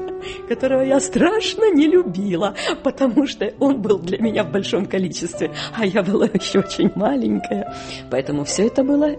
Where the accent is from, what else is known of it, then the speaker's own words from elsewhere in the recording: Berdyansk, Zaporizhzhia Oblast, Ukraine; Я помню, она из Днепропетровска, мы жили в Бердянске